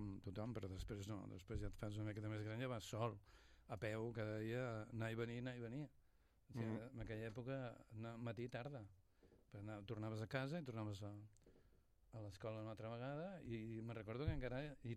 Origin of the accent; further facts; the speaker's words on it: Sabadell, Catalonia, Spain; jo neixo a Sabadell, soc sabadellenc, i neixo a la part de la Creu Alta, al carrer Batlle Vell, al 197.